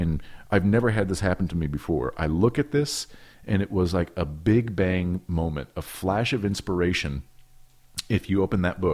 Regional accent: Wenatchee, Washington, United States; I grew up in Wenatchee, Washington, which, right. as you know, is a horticulture town, primarily.

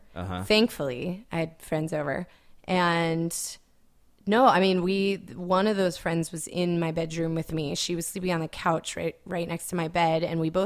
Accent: Cheney, Washington, United States; No, not military kid, but my early years were in Washington State. Born in Spokane, but I never lived in Spokane. My parents lived in Cheney.

